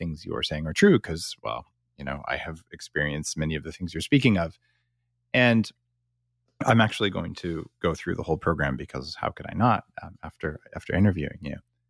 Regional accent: United States; now in Canada; I'm an American living in Canada for 10 years.

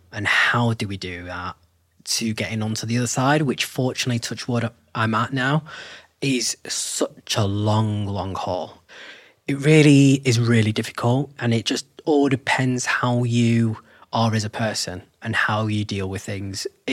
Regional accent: United Kingdom; because obviously being British Sikh, I am from a culture where everything, family is everything.

